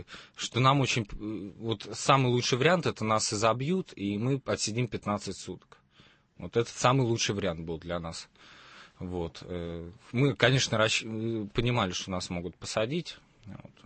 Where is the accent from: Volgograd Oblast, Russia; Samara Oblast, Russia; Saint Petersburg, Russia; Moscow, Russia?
Saint Petersburg, Russia; Я родился и вырос здесь, я петербуржец, и...